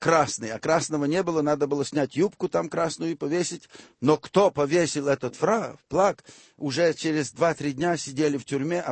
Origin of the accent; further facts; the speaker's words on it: Western Ukraine, Ukraine; Я из Западной Украины